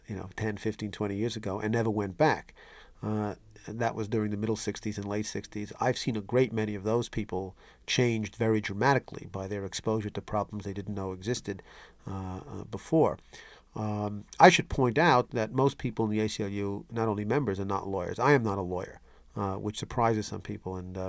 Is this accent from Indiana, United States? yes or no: no; New York, United States; Well, I grew up in New York as a liberal, in a liberal house where I didn't know anybody who didn't vote for Adlai Stevenson in 1952 and 56, and a kind of a typical New York Democratic liberal household.